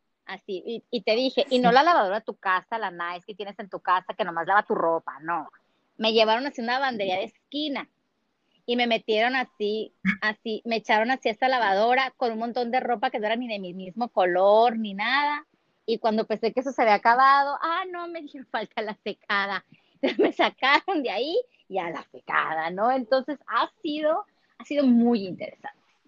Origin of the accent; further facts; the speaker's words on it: Sonora, Mexico; soy mexicana del norte, de Sonora